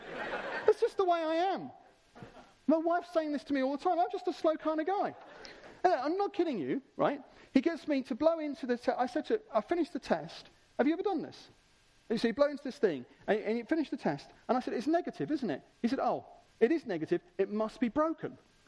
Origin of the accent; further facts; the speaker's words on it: United Kingdom; So we kind of, because we're British, we do it kind of in our brains.